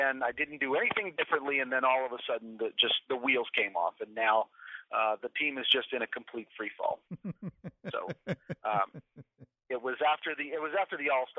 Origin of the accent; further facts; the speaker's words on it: the South, United States; I'm not one of those, even though I'm a Southerner.